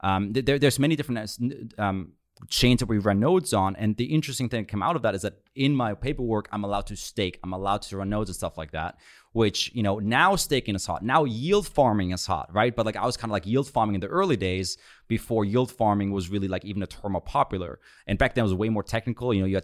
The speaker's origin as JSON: {"language": "English", "country": "Germany", "tie": "born or raised there", "second_language": "English", "moved": "as an adult", "lives_now": "United States", "said": "So I was born and raised in Germany. And it was kind of interesting too, because I got immigrated in 08"}